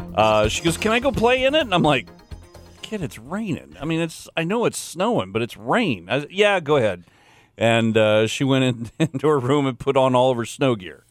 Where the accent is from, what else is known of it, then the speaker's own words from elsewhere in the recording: Detroit, Michigan, United States; But see, you got to remember the Detroit Tigers are based out of my hometown.